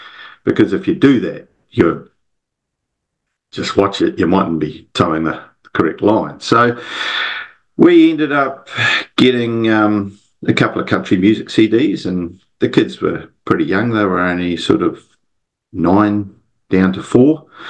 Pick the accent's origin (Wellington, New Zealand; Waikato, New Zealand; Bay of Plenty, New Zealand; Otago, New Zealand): Waikato, New Zealand; Hamilton; I'm from New Zealand. Grew up, born in Hamilton, and grew up there. Loving family, loving society.